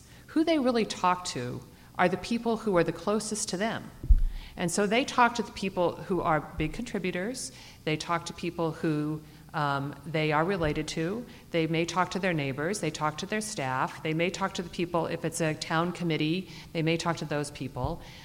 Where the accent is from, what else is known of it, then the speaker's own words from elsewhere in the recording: Omaha, Nebraska, United States; I grew up in Omaha, Nebraska as a Lutheran, and we went to Sunday school every Sunday.